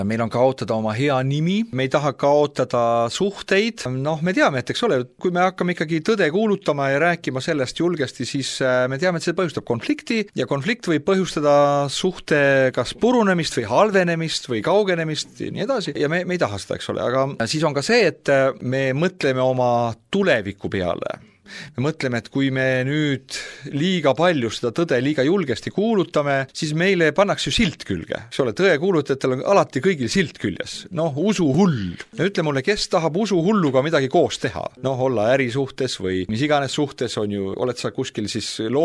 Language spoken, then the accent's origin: Estonian; Paide, Järva County, Estonia; Ma mäletan üks baptisti kogudus, kus mina olen üles kasvanud Paides.